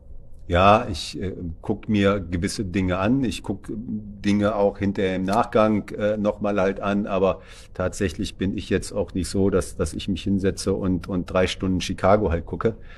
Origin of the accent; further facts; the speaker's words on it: Cologne, North Rhine-Westphalia, Germany; Ich sage einfach mal Köln, aufgrund meiner Heimat bezogen, bin ich halt auch gerne da.